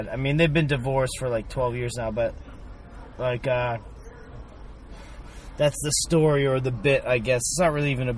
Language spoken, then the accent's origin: English; Florida, United States; moved away as an adult; now in Boston, United States; So, yeah, then I grew up in Florida, but I started comedy in Boston. So I moved to Boston in 2012